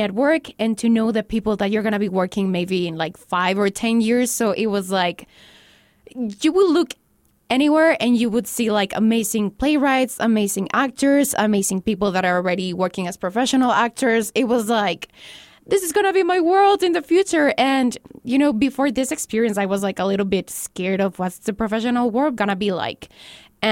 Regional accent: Mexico; now in El Paso, United States; For me, coming from Mexico, I'm from Mexico. I transferred when I finished high school. So when I came to El Paso

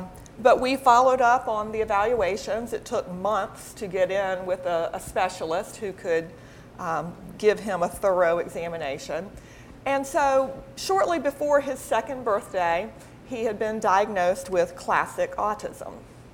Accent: South Carolina, United States; now in Washington, United States; Neither of us is from D.C. He's from Boston. I'm from South Carolina, which you can probably tell.

